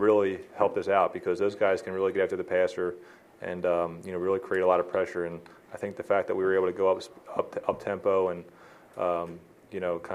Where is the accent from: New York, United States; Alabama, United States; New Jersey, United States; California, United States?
New Jersey, United States; I'm from New Jersey, but, you know, 5 miles from Philadelphia, you know, if that. It's going to be a lot of fun. I mean, I grew up around all Eagles fans